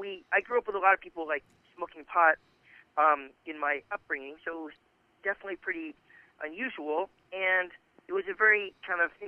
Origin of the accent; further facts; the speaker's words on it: Boston, Massachusetts, United States; Well, I grew up outside of Boston.